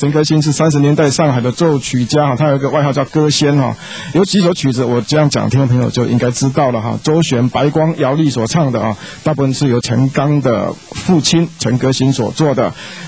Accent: Taiwan; 以我个人成长背景来讲，我们就是所谓的在台湾出生，父母亲也都是在台湾出生哈，阿公阿嬷都是台湾哈

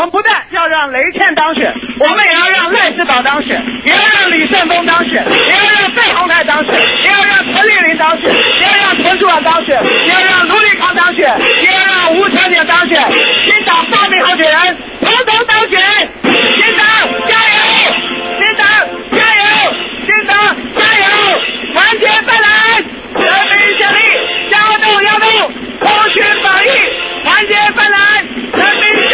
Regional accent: Taipei, Taiwan; 其实我从小啊在台北市南区长大

